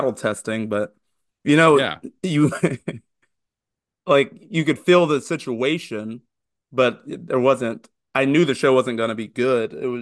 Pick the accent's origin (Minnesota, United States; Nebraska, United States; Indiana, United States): Indiana, United States; Indianapolis; I love following Brian because we are both from Indy.